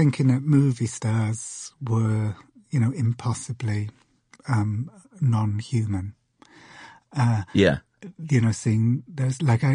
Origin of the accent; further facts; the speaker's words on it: Cardiff, Wales, United Kingdom; I grew up in Cardiff in Wales.